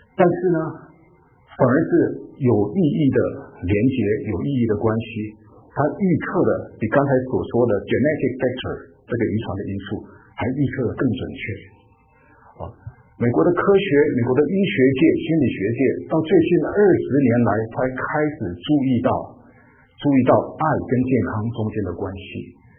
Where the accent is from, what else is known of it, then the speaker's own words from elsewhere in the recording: China; 我们中国人特别是更重视饮食啦